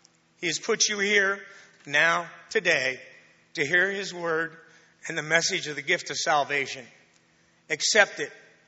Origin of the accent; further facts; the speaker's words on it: Marietta, United States; I grew up here in Marietta as a boy. I attended CBC back when it was known as Congregational Bible Church.